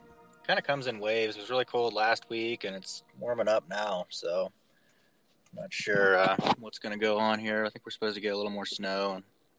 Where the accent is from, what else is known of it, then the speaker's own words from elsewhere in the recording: Columbus, Ohio, United States; I'm from Columbus, Ohio.